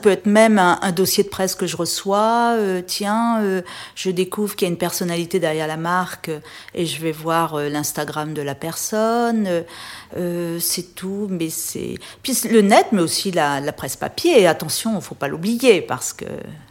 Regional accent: Réunion, France; moved away as an adult; J'ai quitté La Réunion après mon bac au début des années 80

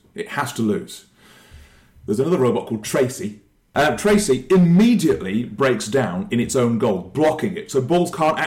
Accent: Nuneaton, West Midlands, United Kingdom; So there was one from Nuneaton, my hometown, called Dreadnought, that immediately packed up in the middle of the ring.

